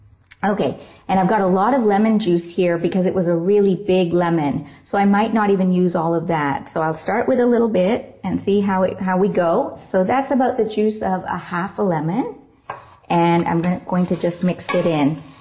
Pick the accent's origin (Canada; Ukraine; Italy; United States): Canada; Toronto, Ontario; from Toronto, Canada.